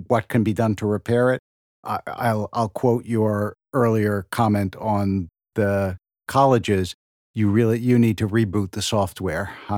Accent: Philadelphia, Pennsylvania, United States; I grew up in Philadelphia. I didn't grow up in Tehran.

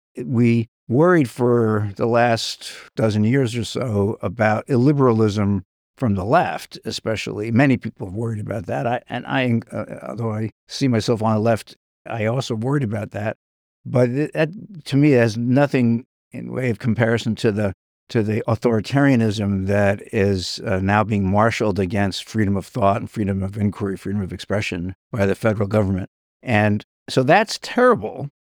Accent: New York, United States; And I had never been west of the Poconos, so from growing up in New York.

